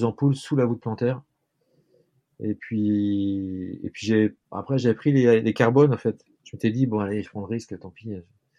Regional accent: Brittany, France; J'aime bien les conditions météo difficiles. Je suis breton.

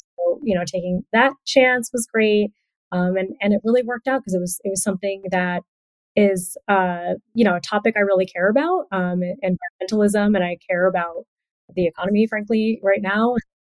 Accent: New England, United States; now in Portugal; the PR person happened to know that I'm both from New England, so I'm very close originally from the Island Creek team, and currently live in Portugal.

